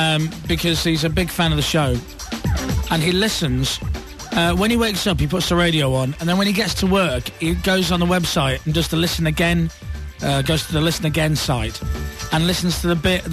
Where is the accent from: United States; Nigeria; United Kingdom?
United Kingdom; Kidderminster, West Midlands; oh, I support Kidderminster because I'm from Kidderminster